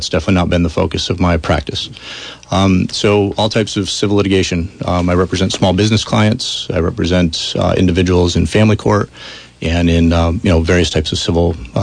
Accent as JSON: {"language": "English", "town": "Bennington", "region": "Vermont", "country": "United States", "said": "I'm from Bennington originally. So we moved back to New England"}